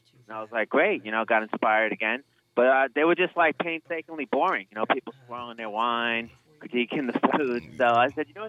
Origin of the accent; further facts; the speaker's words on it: New York, United States; New York.